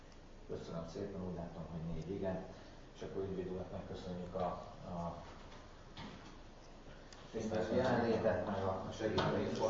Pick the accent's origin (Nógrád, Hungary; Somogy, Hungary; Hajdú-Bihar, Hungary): Somogy, Hungary; Mi Somogyiak vagyunk.